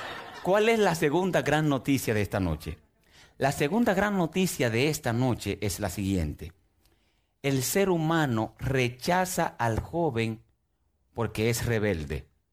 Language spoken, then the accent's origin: Spanish; Santiago de los Caballeros, Santiago, Dominican Republic; born there; Cuando la gente escucha la palabra, yo nací en el Ensanche Bermúdez, aún siendo yo flaco y todo, la gente me respeta.